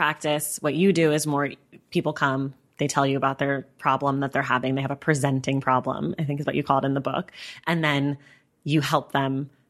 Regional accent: California, United States; now in Los Angeles, United States; I mean, I've lived here 7 years now. I'm from Northern California, but I still feel like when I meet someone from LA, I'm like, really?

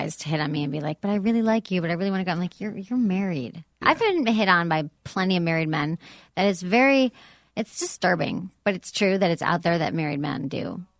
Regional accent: Michigan, United States; I'm not from the Bay Area. My formative years were in Michigan, and we don't say things like hella.

